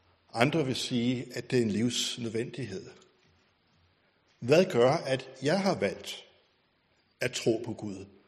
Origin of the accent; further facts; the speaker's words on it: Skodsborg, Capital Region, Denmark; born there; Hvis jeg ikke var født i Skodsborg, ville jeg så være adventist i dag?